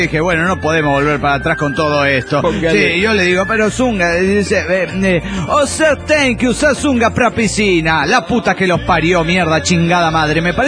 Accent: Argentina; Soy argentino, soy emotivo.

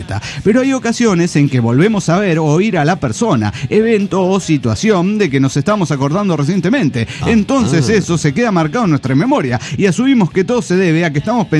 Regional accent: Oaxaca, Mexico; de Oaxaca, México.

